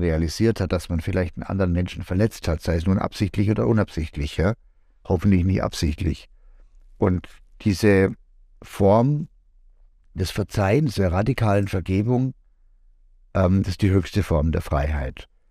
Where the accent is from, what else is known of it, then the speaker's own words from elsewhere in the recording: Norway; Dann sind wir im August sind wir in Norwegen, da kommen die alle zu mir in meine Heimat und ich habe da einiges vorbereitet.